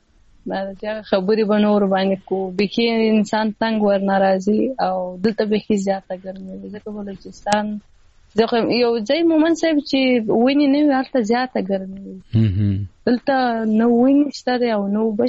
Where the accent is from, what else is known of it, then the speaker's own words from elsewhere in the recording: Afghanistan; ما تر اوسه پورې دا احساس نه دی کړی چې زه افغانستان والی یم زه صحیح ده خو زه افغان یم ویاړ کوم زه افغان یم